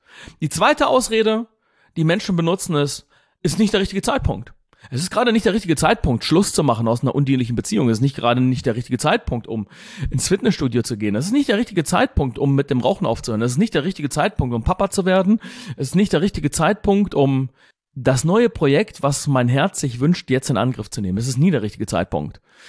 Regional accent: Gifhorn, Lower Saxony, Germany; Denn ich komme ja hier aus Gifhorn.

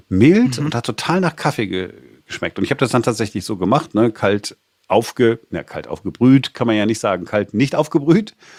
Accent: Duisburg, North Rhine-Westphalia, Germany; born there; Ich komme ja gebürtig aus dem Ruhrgebiet, aus Duisburg

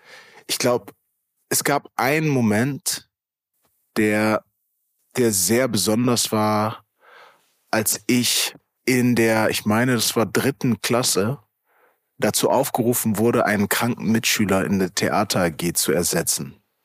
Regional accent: Germany; Ich bin doch Deutscher.

